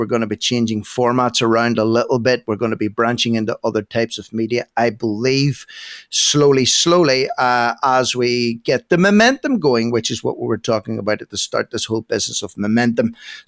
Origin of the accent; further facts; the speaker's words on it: Ireland; Anyway, what do I know? I'm just an Irishman with a chip on his shoulder.